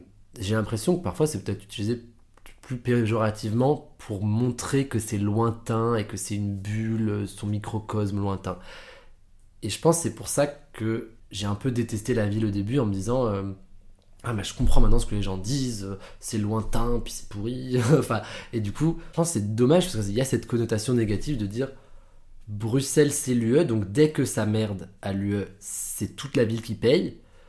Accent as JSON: {"language": "French", "country": "France", "tie": "born or raised there", "also_born_or_lived": "Netherlands / Italy", "lives_now": "Brussels, Belgium", "said": "J'ai grandi en France un peu, aux Pays-Bas, j'ai habité en Italie."}